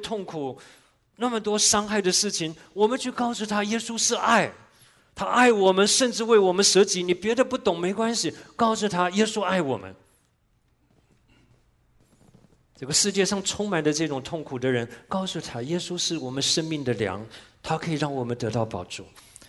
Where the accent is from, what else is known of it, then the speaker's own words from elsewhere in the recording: Taiwan; 那我从小在台湾长大的，